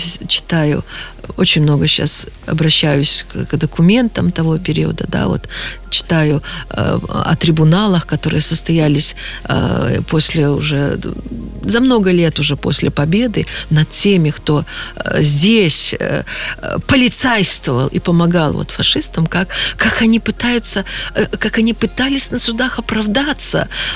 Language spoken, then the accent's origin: Russian; Belarus; Мы страна, мы белорусы, мы земля священная.